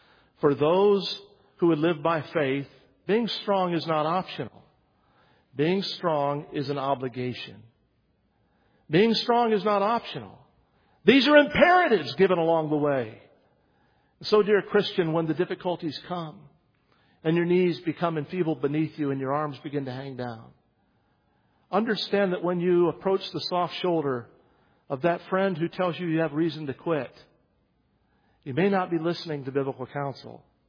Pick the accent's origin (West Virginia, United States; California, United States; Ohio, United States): West Virginia, United States; It looks like something I grew up with in West Virginia.